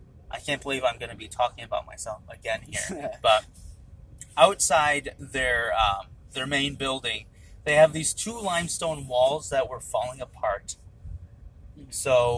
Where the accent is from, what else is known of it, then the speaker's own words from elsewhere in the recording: Wisconsin, United States; We're from Wisconsin.